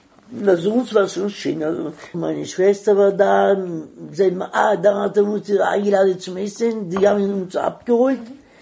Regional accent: Veneto, Italy; German is a second language; moved away; Ja, meine Heimat. Kleine Ortschaft in die Berge, Cortina d'Ampezzo. Also ich bin 22 Kilometer weiter, also Richtung Belluno.

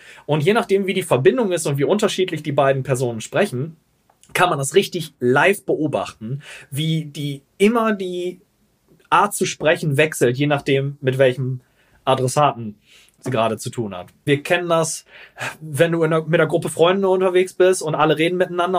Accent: Northern Germany, Germany; ich als Norddeutscher

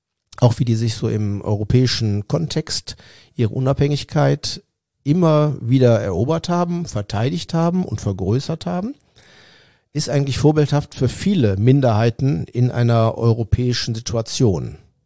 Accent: Trentino-Alto Adige, Italy; Meran hat 30.000, so wie Hahn, wo ich herkomme.

